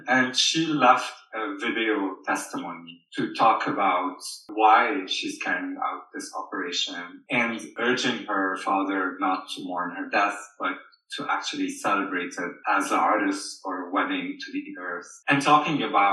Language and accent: English; Tripoli, North Governorate, Lebanon; His mother is from Tripoli, my hometown, mm-hmm. in Lebanon.